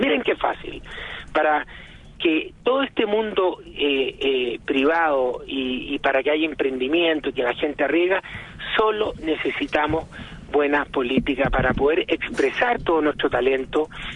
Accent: Chile; antes de ser agricultores somos todos chilenos, ¿no?

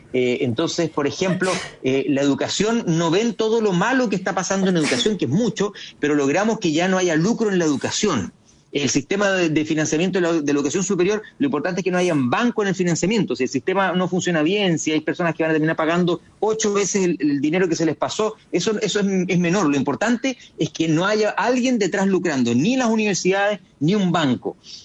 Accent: Araucanía, Chile; Tengo que soy de la Araucanía

